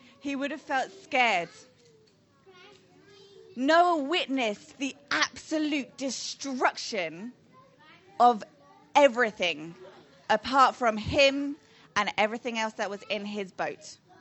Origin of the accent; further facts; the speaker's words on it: Purley, London, United Kingdom; So I grew up in Purley, which is just a couple of miles down the road, and our house got flooded.